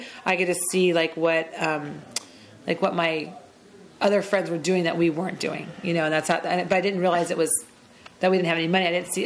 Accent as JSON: {"language": "English", "town": "Thousand Oaks", "region": "California", "country": "United States", "tie": "born or raised there", "said": "I was born in Thousand Oaks, California, at Los Robles Hospital in December of 1970. And I grew up in Thousand Oaks."}